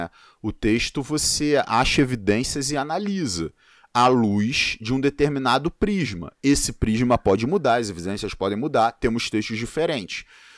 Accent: Rio de Janeiro, Brazil; Eu sou carioca, vocês não podem reclamar que eu falo palavrão, não.

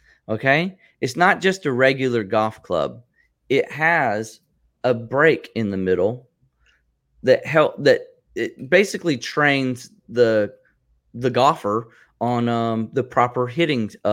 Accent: Southern US, United States; I'm here in Columbus, Georgia. I'm from the South, and we say y'all a lot. And I grew up deer hunting

